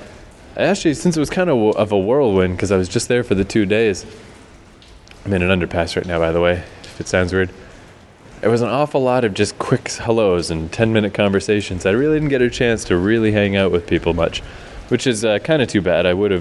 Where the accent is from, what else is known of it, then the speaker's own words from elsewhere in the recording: Canada; I'm Canadian.